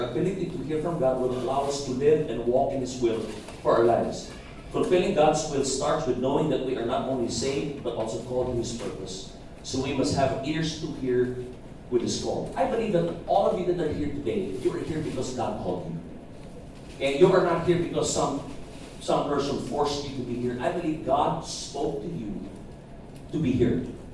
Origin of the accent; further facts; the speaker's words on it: Makati, Metro Manila, Philippines; I grew up in Makati. Never heard that.